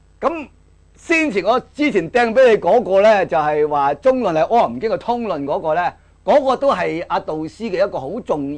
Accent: China; 印度嘅大乘佛教两大流嘅思想入咗嚟我哋中国之后咧，我哋中国人喺吸收嘅过程里边咧，遇到相当嘅困难嘅。

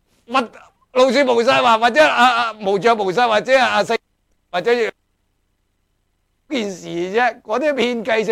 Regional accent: China; 我哋中国人攞杯锤嚟啊

